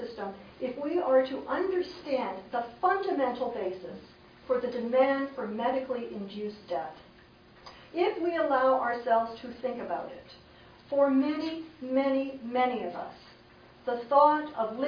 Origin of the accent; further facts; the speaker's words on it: Cobourg, Ontario, Canada; I come from Coburg. Our total population is 18,000 people